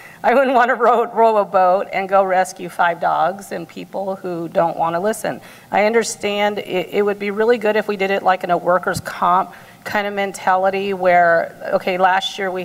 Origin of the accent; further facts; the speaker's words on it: San Jose, California, United States; I was born and raised in San Jose, and it is beautiful now.